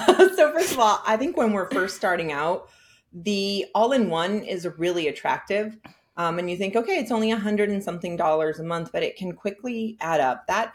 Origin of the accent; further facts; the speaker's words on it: San Francisco, California, United States; now in Hudson Valley, United States; I am originally from San Francisco, but I live in Hudson Valley now